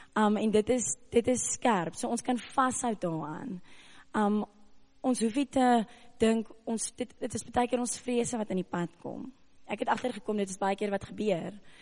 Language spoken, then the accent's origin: Afrikaans; Cape Town, Western Cape, South Africa; ek kom ons nou van die Kaap af, so ek ken glad nie die wêreld nie.